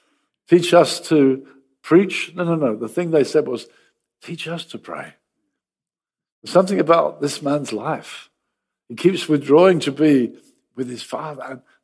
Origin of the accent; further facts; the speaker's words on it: Brighton, South East England, United Kingdom; Brighton has been my hometown most of my life.